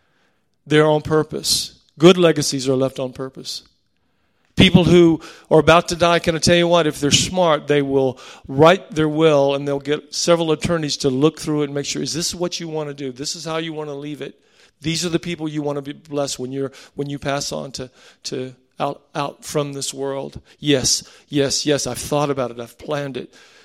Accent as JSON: {"language": "English", "country": "United States", "said": "I come from America, the other side of the world."}